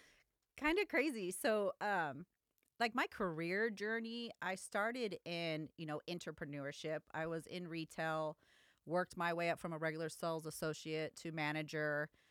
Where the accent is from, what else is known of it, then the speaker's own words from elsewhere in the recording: Long Beach, California, United States; I actually grew up in Long Beac